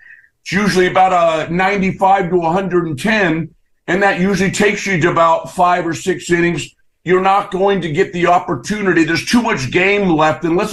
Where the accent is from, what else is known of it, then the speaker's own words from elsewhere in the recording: California, United States; I grew up outside of the Bay Area and he was, you know, playing for the Oakland A's.